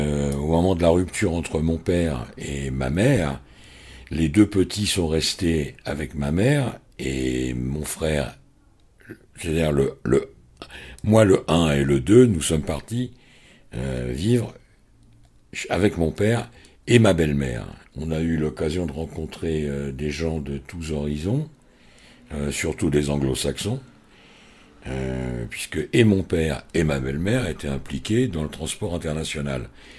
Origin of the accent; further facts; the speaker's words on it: Île-de-France, France; Alors, j'ai grandi en région parisienne, dans le 94, entre autres.